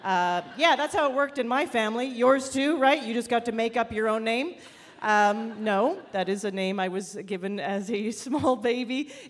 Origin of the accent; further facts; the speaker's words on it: Canada; moved away; And I'm originally actually from Canada.